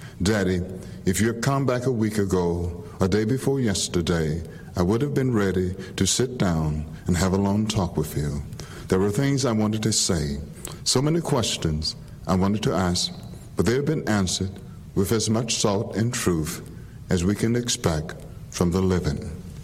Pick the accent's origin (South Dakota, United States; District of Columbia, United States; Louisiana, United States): Louisiana, United States; Bogalusa; My hometown, Bogalusa, referred to as Magic City.